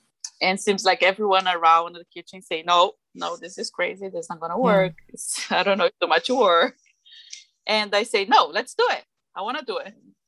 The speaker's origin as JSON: {"language": "English", "country": "Brazil", "second_language": "English", "moved": "as an adult", "lives_now": "United States", "said": "Yes, I'm from Brazil. It's my country where I born. And I came to USA, I was 18 years old."}